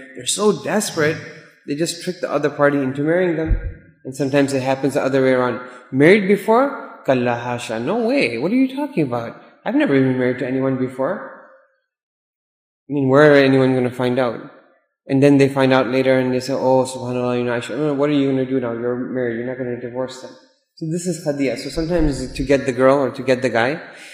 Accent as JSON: {"language": "English", "town": "Chicago", "region": "Illinois", "country": "United States", "tie": "born or raised there", "said": "I mean, I grew up in Chicago. So it's like politics central."}